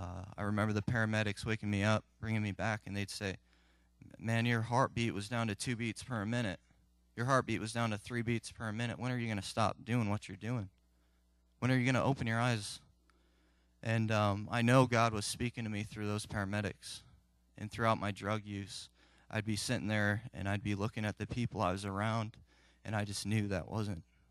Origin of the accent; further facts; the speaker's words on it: LaPorte, Indiana, United States; I'm 23 years old, and I'm from LaPorte, Indiana. I grew up in this church.